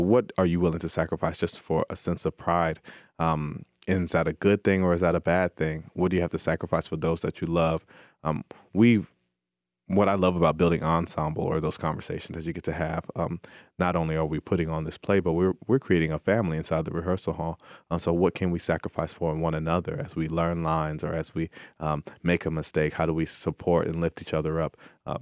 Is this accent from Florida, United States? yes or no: yes; Tallahassee, Florida, United States; And I mentioned that I was from Tallahassee, Florida, and his smile opened up.